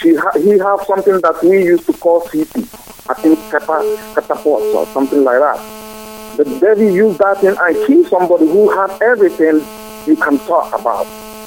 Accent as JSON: {"language": "English", "country": "Nigeria", "lives_now": "Netherlands", "said": "I am calling from Holland. But I'm from Inembano, Biafran land."}